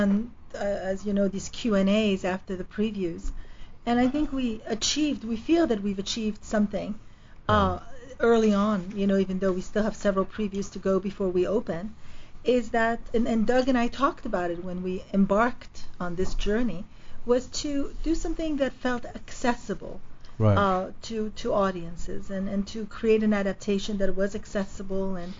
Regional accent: Paris, Île-de-France, France; English is a second language; growing up in Paris, which is where I grew up, so I speak French.

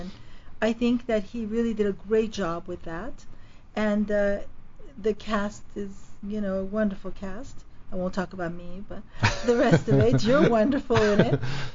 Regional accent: Paris, Île-de-France, France; English is a second language; growing up in Paris, which is where I grew up, so I speak French.

